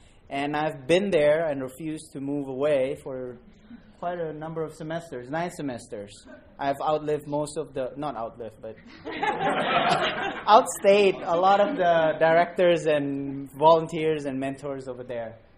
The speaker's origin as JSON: {"language": "English", "region": "Jakarta", "country": "Indonesia", "moved": "as an adult", "said": "I'm actually originally from Jakarta, Indonesia. I'm of Chinese descent"}